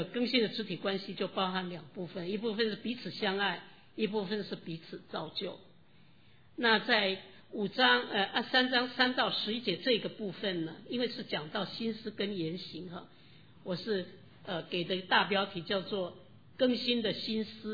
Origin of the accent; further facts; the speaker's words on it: China; 无论人种啊，还有我们就是我们中国人， 我们 也都个性啊什么气质、啊、也都不一样